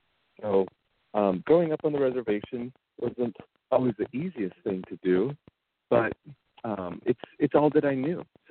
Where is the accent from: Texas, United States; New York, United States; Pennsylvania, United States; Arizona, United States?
Arizona, United States; So I grew up in the Hill River Indian community. I was raised by my parents. Our community is broken up into 7 districts, and I was raised in District 4.